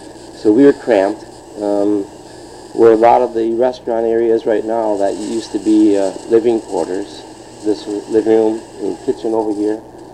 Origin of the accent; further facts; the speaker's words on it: Wisconsin, United States; born there; Well, I was born on Lake Winnebago, just south of Wendt's on the lake here, about 2 miles.